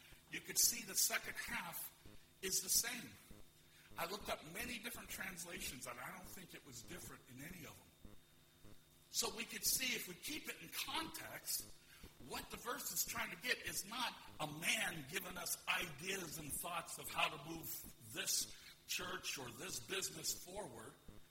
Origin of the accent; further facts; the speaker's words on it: United States; But as quickly as an American preacher can be, so y'all, if you got sandwiches, you might as well take them out now.